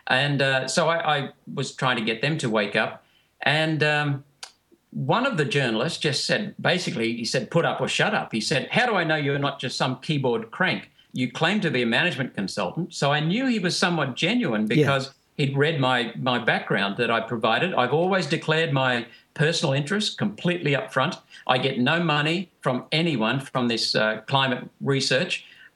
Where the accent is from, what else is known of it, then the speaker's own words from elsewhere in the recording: India; born there; First of all, I was born in India.